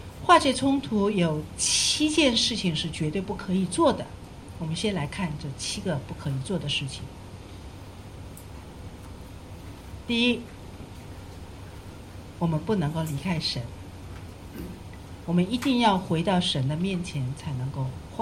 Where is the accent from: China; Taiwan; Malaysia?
China; northern China; moved away as an adult; now in Hong Kong; 因为我们都是北方人，我们不会讲广东话，所以即使当我刚开始来香港读神学的时候很痛苦，